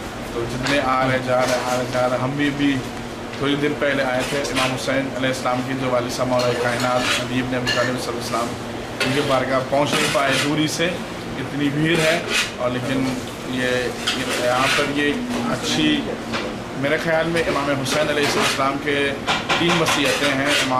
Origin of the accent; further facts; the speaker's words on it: Taunggyi, Shan State, Myanmar; میرا شہر ہے یہ ٹونگجی ہے.